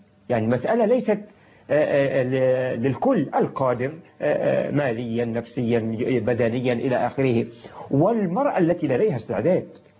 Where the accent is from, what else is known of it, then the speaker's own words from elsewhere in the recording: Egypt; إحنا عندنا في مصر 49% نساء